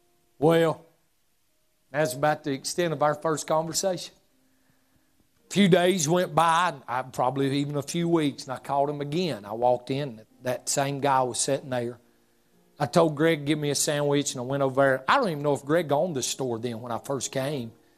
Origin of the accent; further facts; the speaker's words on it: North Carolina, United States; I said, "Well, I just moved here." I said, "I grew up in Yakin County."